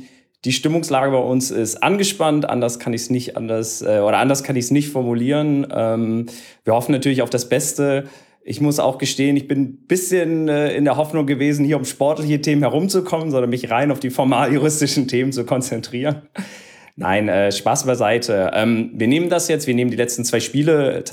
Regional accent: Berlin, Germany; als Berliner

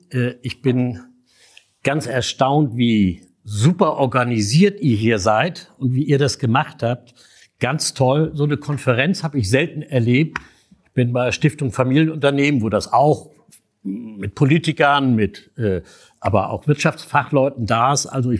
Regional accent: Schleswig-Holstein, Germany; now in Stendal, Germany; Ich komme ja eigentlich aus Schleswig-Holstein, lebe mittlerweile in Stendal. Das ist 60 Kilometer nördlich von Magdeburg.

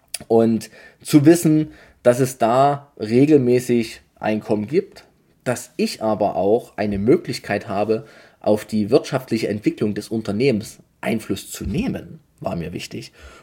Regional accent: Saxony, Germany; wie man bei uns in Sachsen so sagt.

